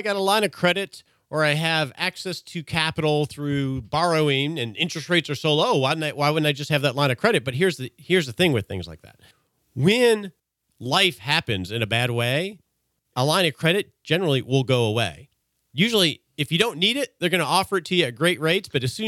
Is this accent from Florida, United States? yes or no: no; Texas, United States; We're both from Texas, man.